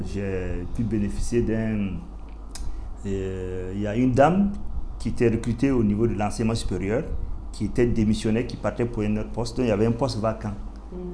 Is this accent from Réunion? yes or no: no; Bobo-Dioulasso, Hauts-Bassins, Burkina Faso; now in Ouagadougou, Burkina Faso; parce que notre dialecte, je ne le comprenais pas bien, parce que j'ai grandi à Bobo.